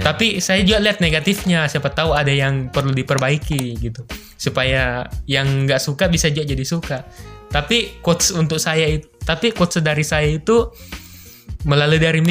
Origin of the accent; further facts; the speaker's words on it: Makassar, South Sulawesi, Indonesia; born there; saya itu lahir di Tanah Makassar.